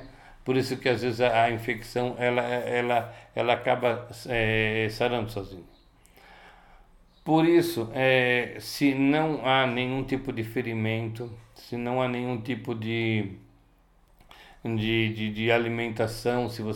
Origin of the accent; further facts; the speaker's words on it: São Paulo, Brazil; moved away; Vim de São Paulo, aqui para Minas Gerais, porque eu também queria uma saúde melhor.